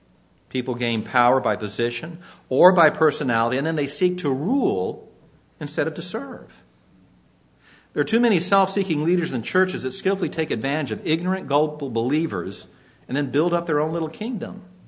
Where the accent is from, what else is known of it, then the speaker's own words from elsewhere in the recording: Los Angeles, California, United States; Growing up in Los Angeles, you could see a lot of the Hollywood folks